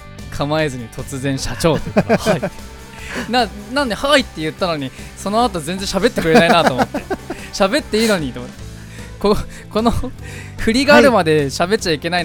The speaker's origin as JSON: {"language": "Japanese", "town": "Fujisawa", "region": "Kanagawa", "country": "Japan", "said": "藤沢出身の俳優タレントとして活動する私"}